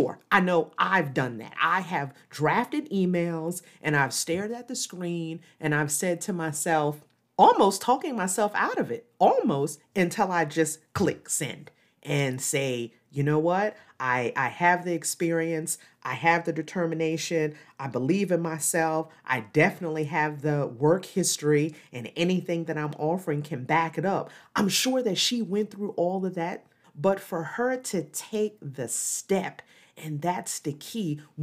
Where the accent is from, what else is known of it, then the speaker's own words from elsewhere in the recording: New Castle, Delaware, United States; So just for you to know, I come from Delaware, Newcastle, Delaware, right outside of Wilmington.